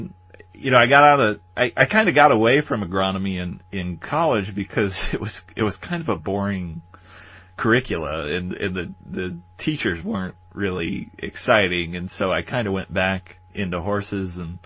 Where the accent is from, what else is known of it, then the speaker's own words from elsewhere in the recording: Ohio, United States; Like, you know, I grew up in Ohio, and my wife will go back and she'll look at pictures of me as a kid.